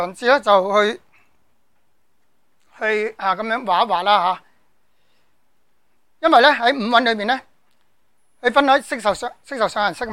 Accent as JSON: {"language": "Cantonese", "country": "China", "said": "我哋中国人咧。就比较偏重于心法嘅啊"}